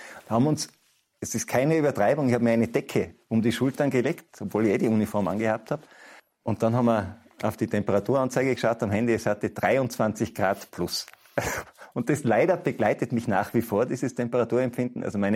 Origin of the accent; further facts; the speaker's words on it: Tyrol, Austria; so wie man bei uns in Tirol Berggeschichten erzählt